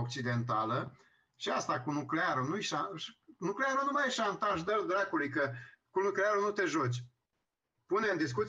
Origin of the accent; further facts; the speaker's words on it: Romania; eu totuși sunt român